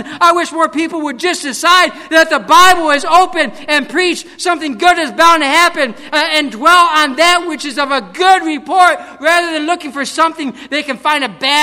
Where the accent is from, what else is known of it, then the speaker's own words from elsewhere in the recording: Michigan, United States; also born or lived in New England; You know, I grew up in Michigan, and I'm guilty of this